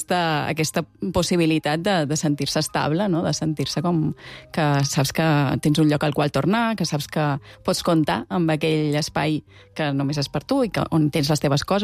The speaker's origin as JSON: {"language": "Catalan", "region": "Balearic Islands", "country": "Spain", "moved": "yes", "lives_now": "Barcelona, Spain", "said": "Jo que som de Mallorca o som de Barcelona? Clar, no ho sé."}